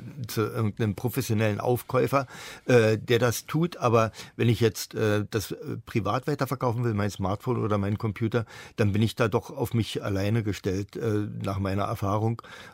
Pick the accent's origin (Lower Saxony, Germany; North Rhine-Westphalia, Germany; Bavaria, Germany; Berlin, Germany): Berlin, Germany; da bin ich als Berliner mit 3 Millionen Leuten ringsherum in einer guten Situation